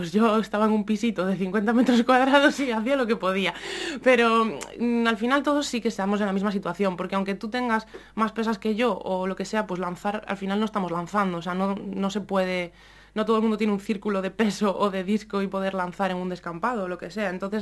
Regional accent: Mugardos, Galicia, Spain; en Mugardos, donde vivo obviamente, bueno, mi pueblo, se empezaron a hacer unas actividades extraescolares de atletismo

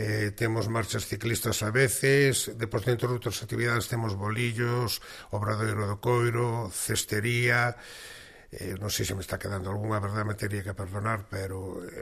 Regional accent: Sillobre, Galicia, Spain; un pouquiño o Sillobre de máis arriba, de onde son eu

